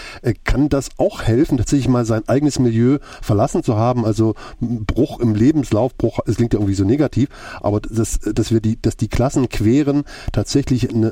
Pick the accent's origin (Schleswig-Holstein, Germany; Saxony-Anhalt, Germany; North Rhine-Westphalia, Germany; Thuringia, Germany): Thuringia, Germany; Gera; born there; wenn ich das nächste Mal nach Gera fahre, wo ich geboren bin